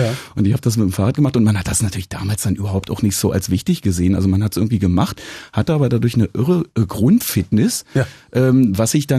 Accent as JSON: {"language": "German", "region": "East Germany", "country": "Germany", "said": "Also ich bin ja Ossi."}